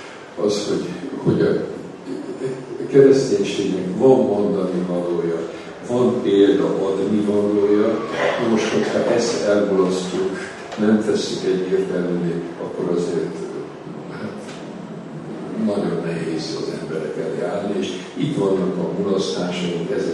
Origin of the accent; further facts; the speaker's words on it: Hungary; mert magyar vagyok ennek a társadalomnak a része